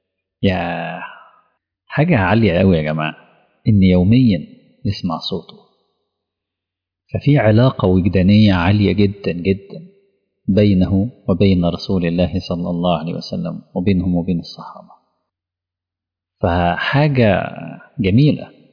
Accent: Egypt; عندي انا كمصري

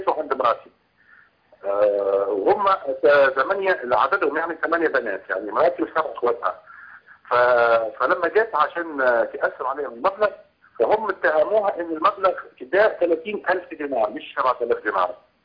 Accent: Tunisia; أنا من تونس يا شيخنا

